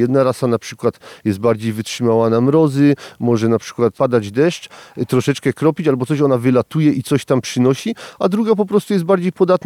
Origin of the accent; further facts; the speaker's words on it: Kuźnia Raciborska, Silesian Voivodeship, Poland; Jestem pszczelarzem z Kuźni Raciborskiej.